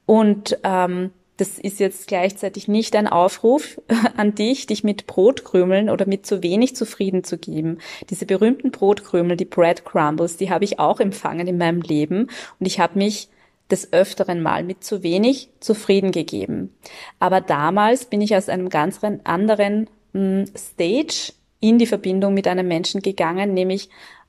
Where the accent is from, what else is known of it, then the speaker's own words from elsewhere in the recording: Vienna, Austria; Ich spreche jetzt mal hier als Wienerin, als Österreicherin.